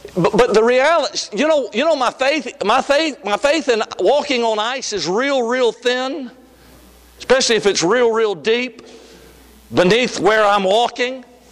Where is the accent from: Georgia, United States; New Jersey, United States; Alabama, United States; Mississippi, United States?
Georgia, United States; I said, brother, I love you, man, but I'm from Georgia. We don't walk across lakes.